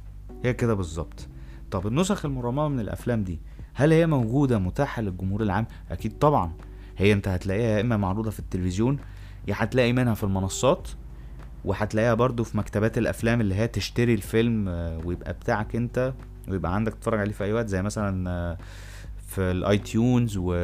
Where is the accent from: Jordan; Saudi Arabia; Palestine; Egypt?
Egypt; طيب ليه بقى الترميمات دي احنا مثلا كمصريين ما نهتمش بيها؟